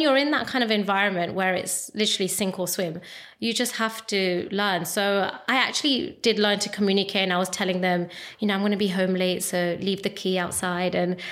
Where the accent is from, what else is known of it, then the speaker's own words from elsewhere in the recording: India; But obviously being Indian and in our Indian weddings, we always have a lot of dance performances.